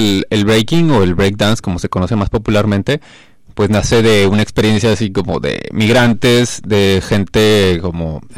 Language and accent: Spanish; Mexico; Bueno, yo soy de México, hola.